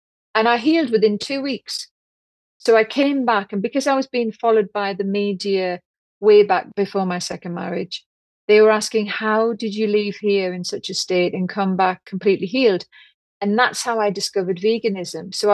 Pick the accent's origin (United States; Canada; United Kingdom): United Kingdom; North East England; Now, I'm a Geordie, as if you hadn't worked that out by now. And I was brought up on sausage and mash